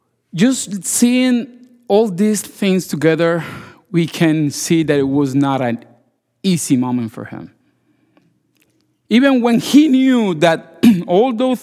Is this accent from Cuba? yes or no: yes; Cuba; moved away; For those who don't know me, I came from Cuba last year.